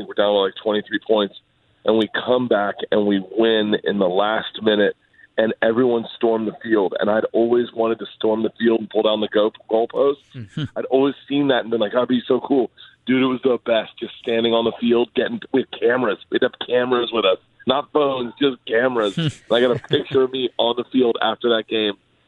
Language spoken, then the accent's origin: English; Florida, United States; Growing up in Florida, lightning was super prevalent, you know?